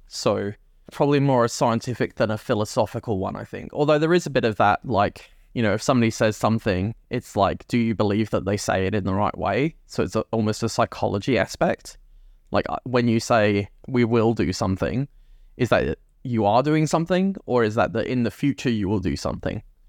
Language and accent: English; Scotland, United Kingdom; I'm originally from Scotland